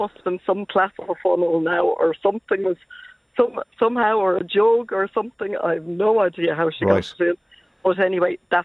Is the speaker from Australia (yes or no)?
no; Dublin, Leinster, Ireland; now in County Waterford, Ireland; So I'm living down here in County Waterford, but I'm originally from Clontarf in Dublin.